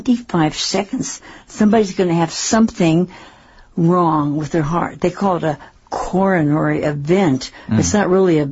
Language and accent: English; Seattle, Washington, United States; And I grew up in Seattle.